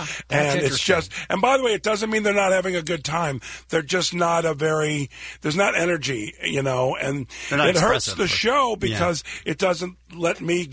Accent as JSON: {"language": "English", "town": "Chicago", "region": "Illinois", "country": "United States", "lives_now": "Los Angeles, United States"}